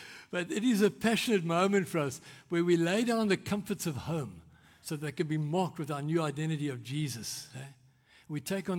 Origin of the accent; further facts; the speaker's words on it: South Africa; Remember, I'm South African, we drive on the left